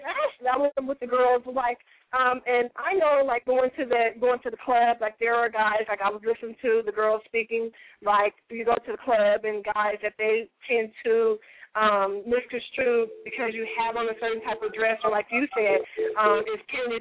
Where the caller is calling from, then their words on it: Carson, California, United States; I'm calling from Carson.